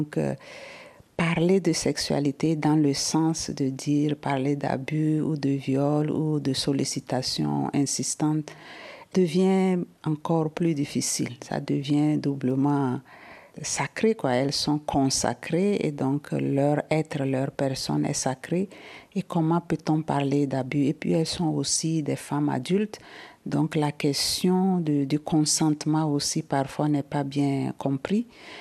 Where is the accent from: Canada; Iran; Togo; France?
Togo; je suis togolaise religieuse des Sœurs de Sainte-Catherine d'Alexandrie.